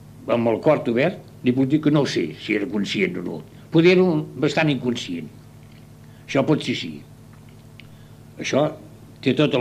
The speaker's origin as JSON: {"language": "Catalan", "town": "Castellar del Vallès", "region": "Catalonia", "country": "Spain", "tie": "born there", "said": "Jo vaig néixer aquí a Castellà, a Can Riera, com li he explicat. I jo anava al col·legi. I llavors, abans d'anar als Escolapis, anava al col·legi aquí a la Nacional, que en diuen, oi?"}